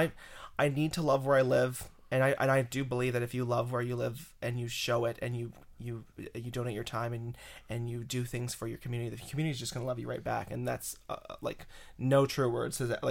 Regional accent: Kingsville, Ontario, Canada; now in London, Canada; So I'm from the Windsor area, a little town called Kingsville. And after I graduated, I moved to London, Ontario.

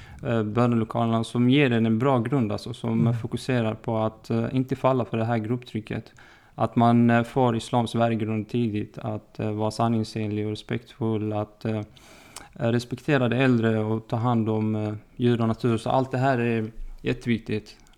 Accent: Malmö, Skåne, Sweden; Jag är född i Malmö, ofuxen i Rosengård. Jag kommer ursprungligen från Tunisien och är för närvarande 27 år gammal.

